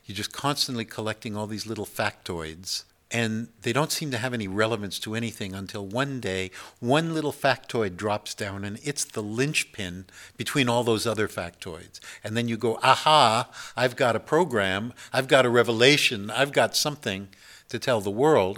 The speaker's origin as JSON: {"language": "English", "country": "Canada", "lives_now": "France", "said": "I'm Canadian. I'm also American in the U.S. sense, because Canadian is also America."}